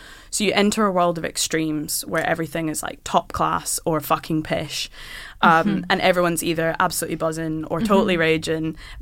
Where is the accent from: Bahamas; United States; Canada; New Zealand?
New Zealand; So I unfortunately probably have a Glasgow Uni accent, which is basically a way of saying you grew up in Glasgow but you sound like a bit of a wanker, which I have from growing up in New Zealand